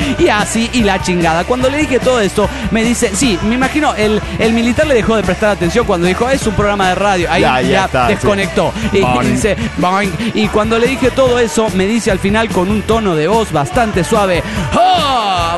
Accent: Monterrey, Nuevo León, Mexico; born there; Aparte, nací en Monterrey, güey. Tengo aquí a la frontera nomás

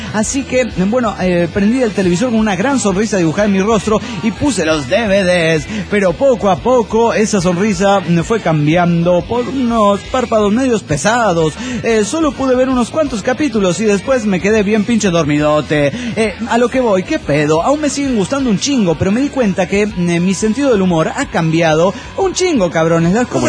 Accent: Oruro, Bolivia; de Oruro, Bolivia.

